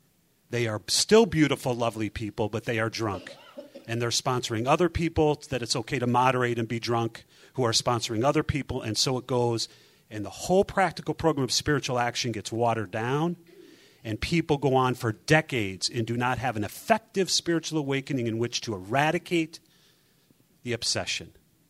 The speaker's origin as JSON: {"language": "English", "town": "Chicago", "region": "Illinois", "country": "United States", "said": "I'm a recovered compulsive reader. I'm from Chicago. Hi, guys. Chicago, right. It's cold in Chicago."}